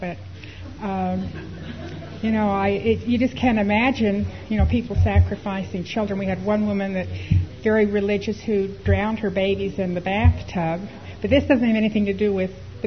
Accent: Dallas, Texas, United States; I'm from Dallas, and we've had some awful examples of women sacrificing their children.

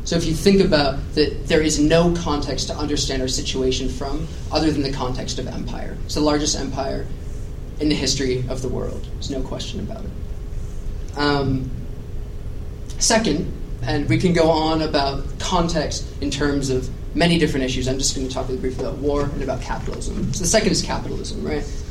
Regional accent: Nashville, Tennessee, United States; I'm from Nashville, Tennessee.

